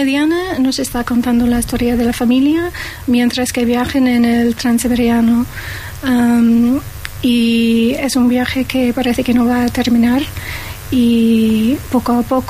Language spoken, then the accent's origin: Spanish; Northern Ireland, United Kingdom; Spanish is a second language; yo soy de Irlanda del Norte, pero vivo aquí, en la isla, y en Londres también